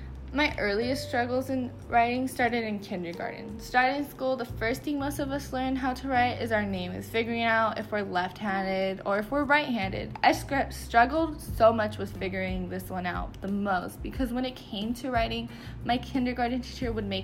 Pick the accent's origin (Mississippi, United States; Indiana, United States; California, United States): California, United States; Morgan Hill; now in Sacramento, United States; I come from Morgan Hill, California. If you don't know where that is, it's near San Jose area, aka known as the Bay Area.